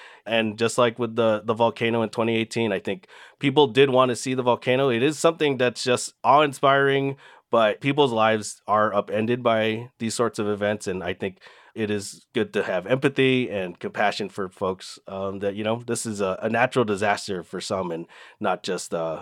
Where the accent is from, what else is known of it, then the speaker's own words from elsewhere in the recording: California, United States; I grew up in California, so when I moved here, I always thought, oh, if the volcano erupts, it's going to be like Mount Vesuvius